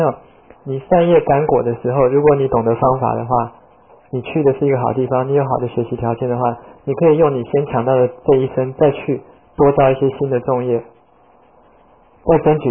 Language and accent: Chinese; Wuxi, Jiangsu, China; 所以我们无锡人一定造了很多糊里糊涂这种伤害人家的业